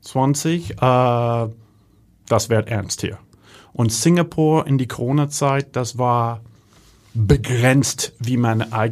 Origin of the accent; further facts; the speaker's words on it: Germany; accent: Hanseatic; mein hanseatischer Dialekt, die ist sehr erkennbar.